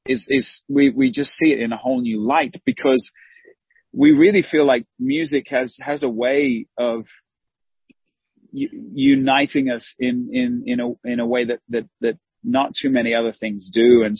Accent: Australia; I'm an Australian guy married to an Hispanic woman, and I love the differences of culture. You know, I love, like I mentioned earlier, I love Asian food. I'm not Asian. I'm Caucasian.

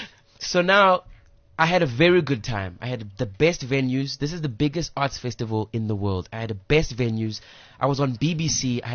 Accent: South Africa; I'm from South Africa.

